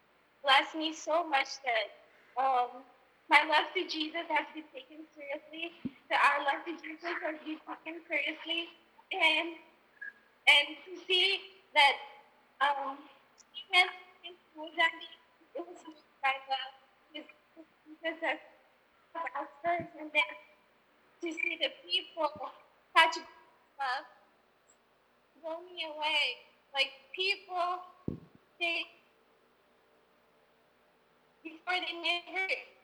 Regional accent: Indonesia; Hi, everyone. … from Indonesia.

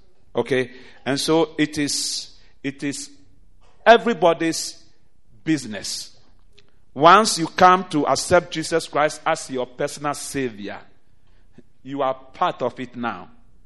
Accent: Ghana; now in United States; One thing with where I am coming from Ghana, what I like from them is that we just take the simple word the way it is written and we act on it.

